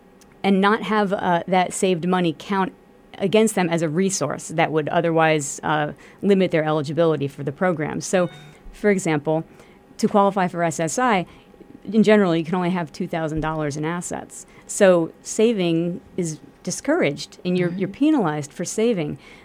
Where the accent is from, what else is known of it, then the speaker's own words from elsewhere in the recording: Bethlehem, Pennsylvania, United States; also born or lived in Chicago; So I am a native of the Lehigh Valley. I'm from Bethlehem. And I went to law school in Chicago at DePaul University College of Law.